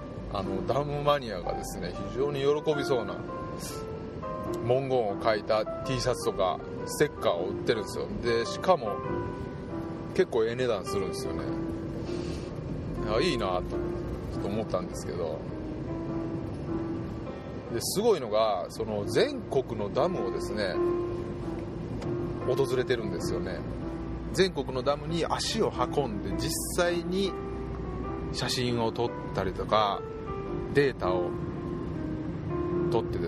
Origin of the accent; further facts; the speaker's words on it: Totsukawa, Nara, Japan; うちの地元は奈良県十津川村なんですけども、1、2、3、ダムがですね4つあるんですよ。大きなダムですよ。発電ダムですね。